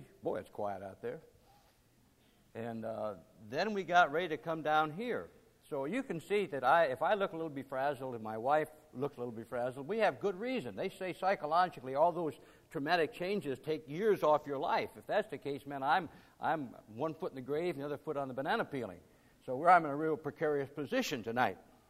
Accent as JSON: {"language": "English", "region": "New York", "country": "United States", "said": "I'm from New York originally, and that's called the Empire State."}